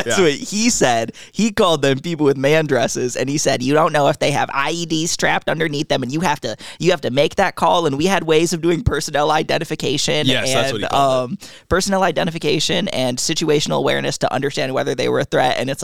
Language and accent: English; United States; I'm an American. I'm an ignorant American exceptionalist, dare I say.